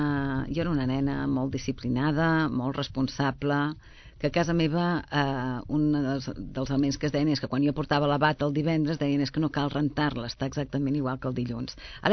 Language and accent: Catalan; Castellar del Vallès, Catalonia, Spain; born there; Jo vaig néixer a Castellar del Vallès el 31 d'agost de 1962.